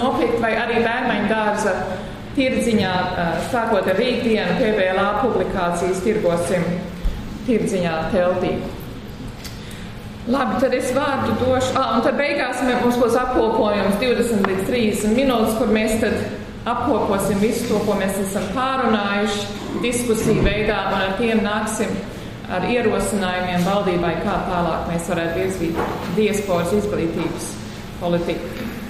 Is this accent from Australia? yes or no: yes; Australia; PBLA izglītības padomas priekšsēde. Es dzīvoju Austrālijā, es esmu dzimusi un augusi Austrālijā